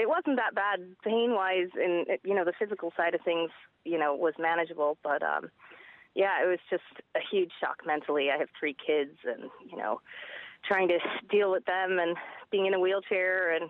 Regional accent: Michigan, United States; also born or lived in Dublin, Ireland; No, I grew up there in Michigan, but I'm from Dublin.

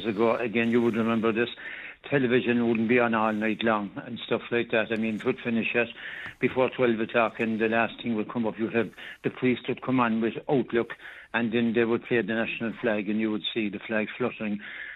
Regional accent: Ireland; I'm entitled to fly as an Irish, sovereign Irish citizen, sovereign Irish Republican, to fly my tricolour outside my property any time I want.

